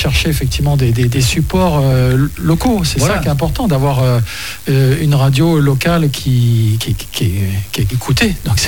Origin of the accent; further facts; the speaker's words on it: Normandy, France; moved away; je suis normand. Normand, mais quand même, ça va faire 60 ans que je suis ici, quand même.